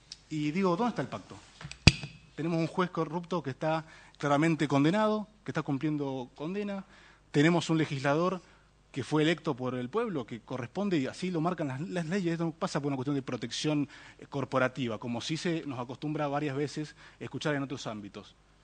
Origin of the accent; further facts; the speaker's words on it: Argentina; podamos ver como argentinos que hubo justicia